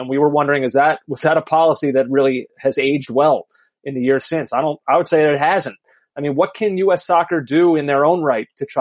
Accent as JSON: {"language": "English", "region": "Pennsylvania", "country": "United States", "tie": "born or raised there", "said": "Like, I grew up outside of Philadelphia, and that is not a sight that I would have ever really thought that I'd see."}